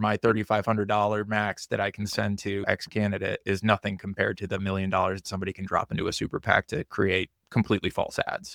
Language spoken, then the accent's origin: English; United States; growing up in the United States, most people, at least in my position, like the middle class, feel pretty secure